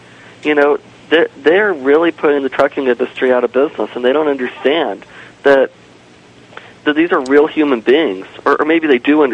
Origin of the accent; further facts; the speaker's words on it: Thousand Oaks, California, United States; Well, I'm from a more conservative area than usual. I'm from Thousand Oaks.